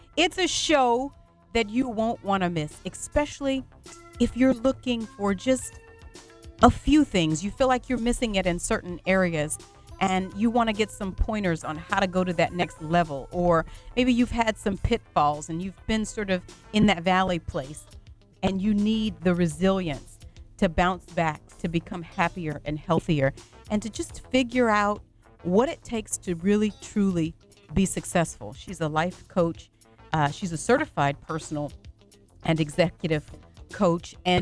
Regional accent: Bunkie, Louisiana, United States; one of the big festivals that we always love and have loved as long as we can remember growing up in Bunkie is the Corn Festival.

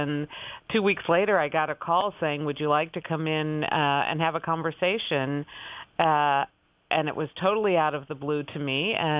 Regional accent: Cleveland, Ohio, United States; You know, I remember I grew up in Cleveland, Ohio, mm-hmm. And my father had season tickets to the Cleveland Cavaliers for many, many, many years.

